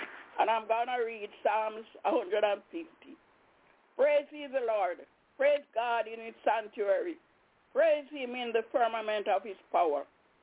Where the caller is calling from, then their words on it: Albany, New York, United States; I'm calling from Albany, New York.